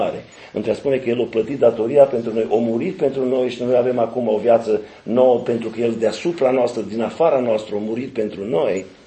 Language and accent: Romanian; Dumbrăveni, Sibiu County, Romania; de unde sunt eu, din Dumbrăveni, județul Sibiu